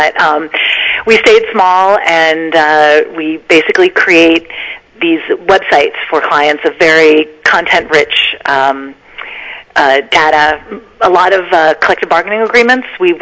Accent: Ohio, United States; moved away as an adult; now in Gloucester, United States; I'm originally from Ohio. I grew up on a farm in Ohio and moved to Boston to go to Harvard for my undergrad and then went to Boston College Law School.

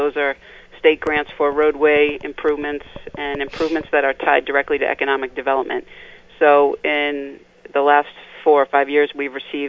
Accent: Wayland, Massachusetts, United States; I grew up in Wayland, Massachusetts.

